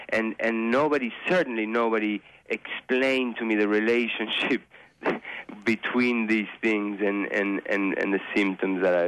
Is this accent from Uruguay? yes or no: yes; Uruguay; I grew up in Uruguay in a country, it's a small country that basically did not have any supermarkets or any processed foods